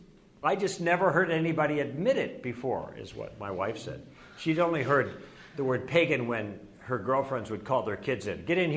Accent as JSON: {"language": "English", "town": "Chicago", "region": "Illinois", "country": "United States", "tie": "born or raised there", "said": "I grew up in the Chicago area, and when I was a kid, we used to go up there, and now I go up there with my family, my own girls."}